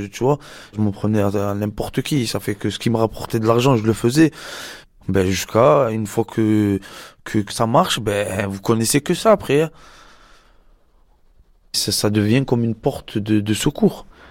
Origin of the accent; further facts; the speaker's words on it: Marseille, Provence-Alpes-Côte d'Azur, France; J'ai 29 ans, je suis de Marseille, du 3e arrondissement.